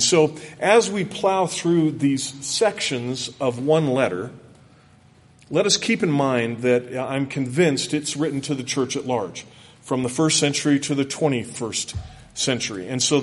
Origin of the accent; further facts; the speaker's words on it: California, United States; But I grew up in California, and I grew up in California in the 60s.